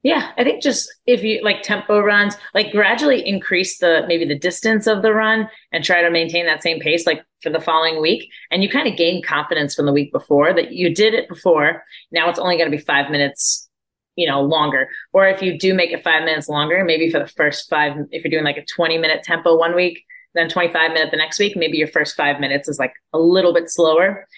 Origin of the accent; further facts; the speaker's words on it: Orlando, Florida, United States; The Olympic trials are in my hometown of Orlando.